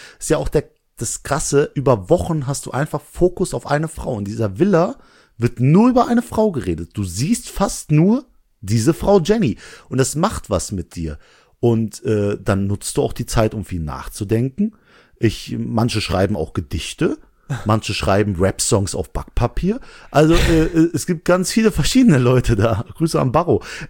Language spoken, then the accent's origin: German; Langweiler, Germany; ich komme aus Langweiler, da wohne ich.